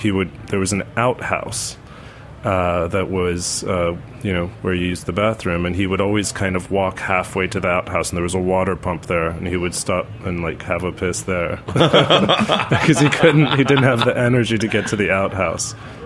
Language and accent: English; Tehran, Tehran Province, Iran; also born or lived in Shiraz / Isfahan; I was born in Shiraz, and although we didn't really live there long, we lived mostly in Tehran and in Isfahan.